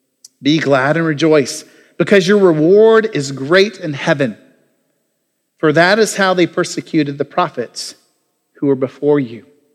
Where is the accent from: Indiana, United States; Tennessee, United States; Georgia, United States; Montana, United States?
Tennessee, United States; Jackson; moved away as an adult; Well, I grew up in Jackson, Tennessee. I was kind of a southern boy. My parents were from Ohio, so in many ways, I kind of felt like I was on the outside looking in, but I learned a lot of the southernisms that was going on.